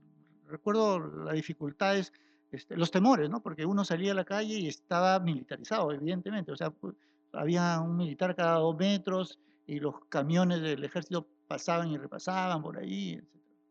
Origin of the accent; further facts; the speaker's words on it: Lima, Peru; y eso que uno era limeño, solo, decías que como limeño no te puede pasar cosas en la sierra